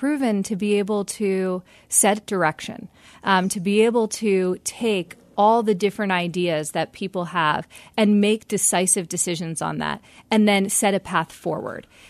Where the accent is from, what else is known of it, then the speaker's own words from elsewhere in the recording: New Jersey, United States; now in Philadelphia, United States; I moved to Philadelphia pretty recently, and I grew up in South Jersey. And when you're growing up in South Jersey, on the dirt road that I grew up on, you look to Philadelphia